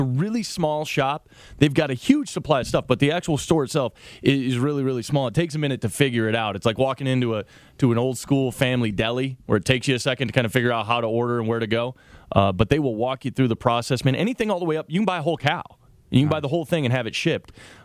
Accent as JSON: {"language": "English", "town": "Detroit", "region": "Michigan", "country": "United States", "tie": "born or raised there", "said": "I grew up in the Detroit area"}